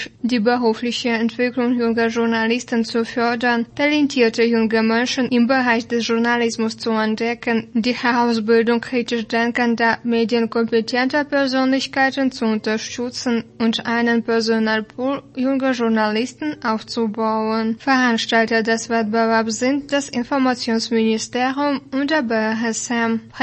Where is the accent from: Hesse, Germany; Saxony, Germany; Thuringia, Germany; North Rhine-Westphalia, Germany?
Thuringia, Germany; Gera; Der goldene Spatz sorgt jedes Jahr in meiner Heimatstadt Gera für großes Aussehen.